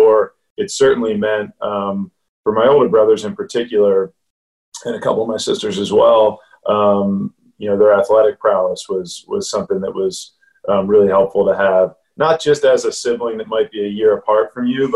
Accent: Philadelphia, Pennsylvania, United States; So, but I grew up in Philadelphia, as you know, James, and you know, rowing's relatively popular sport.

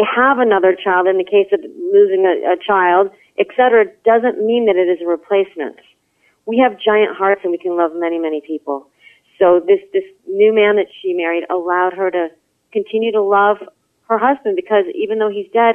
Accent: New York, United States; I don't think it's cold yet, but, you know, I'm a New Yorker.

